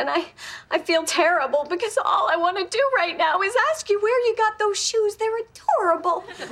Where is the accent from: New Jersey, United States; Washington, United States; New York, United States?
New York, United States; No, I'm from New York. I know this neighborhood.